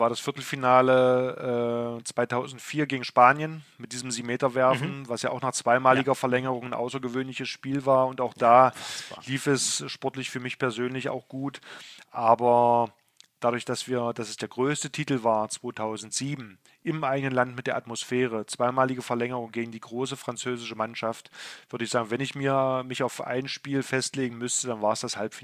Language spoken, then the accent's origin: German; Magdeburg, Saxony-Anhalt, Germany; born there; also born or lived in Kiel; Magdeburg als meine Geburtsstadt, ganz klar, der ich aus Handballumfeld natürlich viel zu verdanken habe.